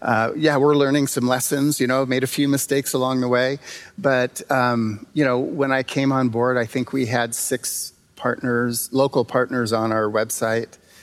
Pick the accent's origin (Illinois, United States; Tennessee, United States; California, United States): California, United States; moved away as an adult; Yeah, well, I guess I should start with a confession. I'm from California.